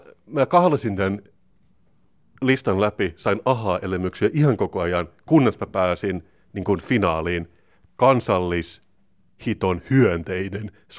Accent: Turku, Southwest Finland, Finland; Itse olen kasvanut Turussa, eli melkein saaristossa.

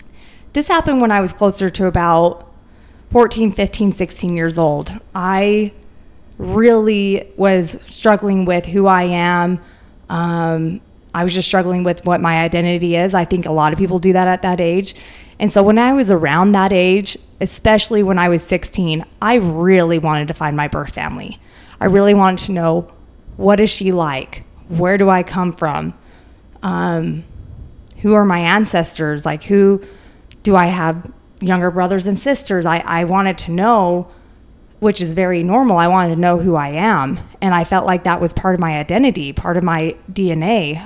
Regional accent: Fountain Green, Utah, United States; I grew up in Fountain Green, and that's still where my parents live.

